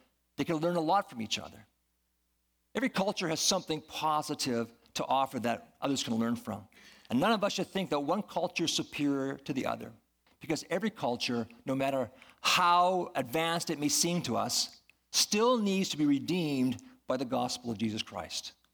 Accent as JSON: {"language": "English", "town": "Moose Jaw", "region": "Saskatchewan", "country": "Canada", "tie": "born or raised there", "said": "Growing up in Moose Jaw, I had no idea that there were so many wealthy people in Canada that lived in huge houses"}